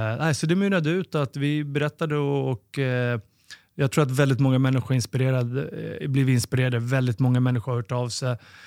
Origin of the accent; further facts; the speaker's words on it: Stockholm, Stockholm County, Sweden; vi växte upp i Farsta, en förort till Stockholm. Då. Jag och brorsan.